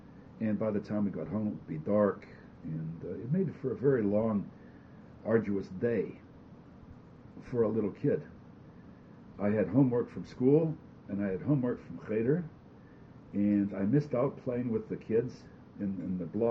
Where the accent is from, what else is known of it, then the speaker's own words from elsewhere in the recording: Dormont, Pennsylvania, United States; also born or lived in Beechview; No, I grew up in Dormont.